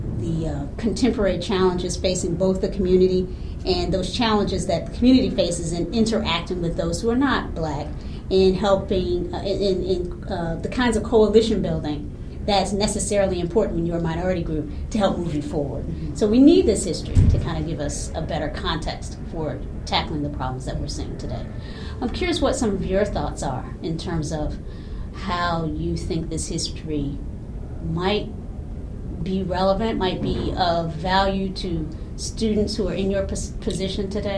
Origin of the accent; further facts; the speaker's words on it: Virginia, United States; as a person who's been living here in the Bay Area for 15 years now, I came here from Virginia.